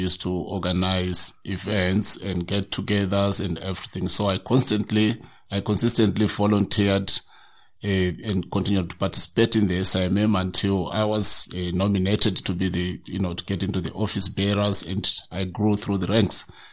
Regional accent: Shurugwe, Midlands, Zimbabwe; born there; also born or lived in Mfuma / Kwekwe; I was born in Shurugwe in Zimbabwe. And for those who don't know, Shurugwe is a mining town.

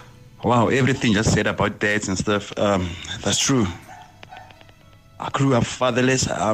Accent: Soshanguve, Gauteng, South Africa; from Soshanguve.

